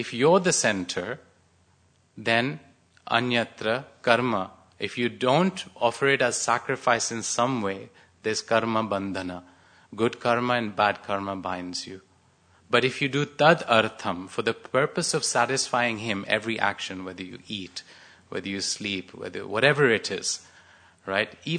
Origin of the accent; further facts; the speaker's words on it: Kenya; I come from Kenya. I lived there, so I understand a little bit about the people there.